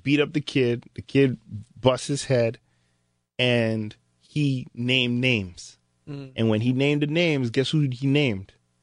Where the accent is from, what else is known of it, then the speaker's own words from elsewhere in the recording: New York, United States; And I'm from Long Island.